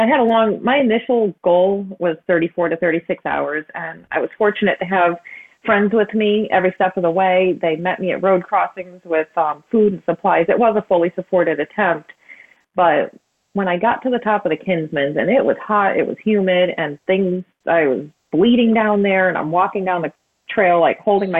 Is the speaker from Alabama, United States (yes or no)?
no; Connecticut, United States; I'm from Connecticut originally, and it was just absolutely nuts down there, similar to Boston.